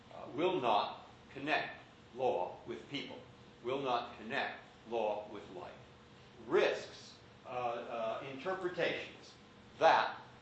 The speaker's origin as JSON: {"language": "English", "town": "San Francisco", "region": "California", "country": "United States", "tie": "born or raised there", "said": "I grew up in San Francisco, pretty open, pretty democratic place, pretty tolerant place."}